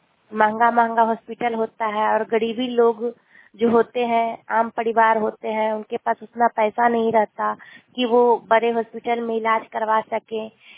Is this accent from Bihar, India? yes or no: yes; Nausa, Bihar, India; गांव नगर नौसा, जिले नालंदा से।